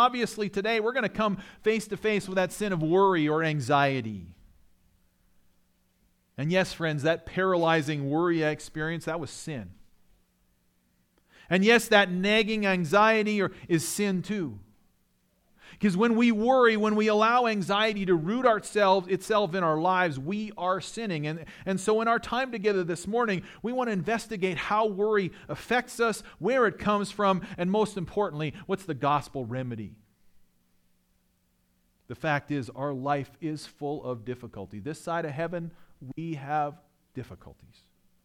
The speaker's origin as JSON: {"language": "English", "town": "Winnipeg", "region": "Manitoba", "country": "Canada", "tie": "born or raised there", "said": "I grew up in Canada. I grew up in Winnipeg, the coldest major city in North America"}